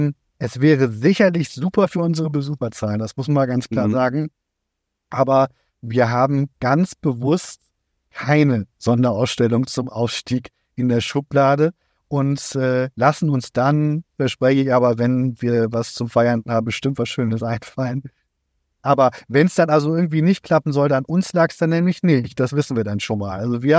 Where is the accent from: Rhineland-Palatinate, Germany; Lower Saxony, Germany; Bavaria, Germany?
Lower Saxony, Germany; Cuxhaven; born there; Ich bin ja nicht auf St. Pauli geboren oder so. Ich bin gebürtig Cuxhavener.